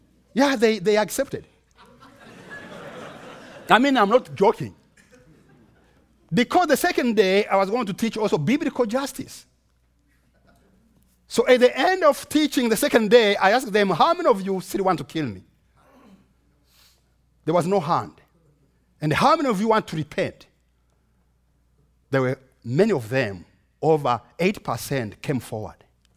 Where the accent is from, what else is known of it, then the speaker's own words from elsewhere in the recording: Rwanda; I am a Rwandese, but I am an American too.